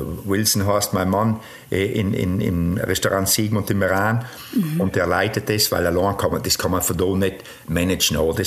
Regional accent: Trentino-Alto Adige, Italy; ich komme aus Südtirol. Als Südtiroler tue ich gerne Südtirolern helfen, wenn ich es kann.

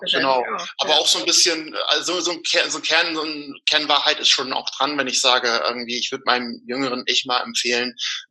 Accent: Northern Germany, Germany; Also das Erste ist immer, was ich sage, ich komme aus Norddeutschland. Mhm. Und dann gucke ich halt, wie so die Reaktion ist. Und wenn ich das Gefühl habe, okay, sagt demjenigen was, sage ich halt immer so, aus der Nähe von Bremen.

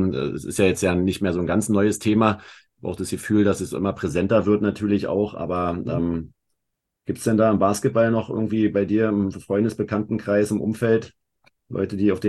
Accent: Berlin, Germany; wir kommen beide aus Berlin

